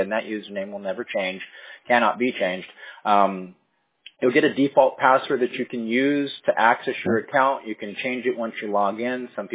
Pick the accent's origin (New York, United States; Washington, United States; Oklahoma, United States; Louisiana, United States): Washington, United States; Bellevue; born there; Yeah, but I was born in Bellevue, Washington.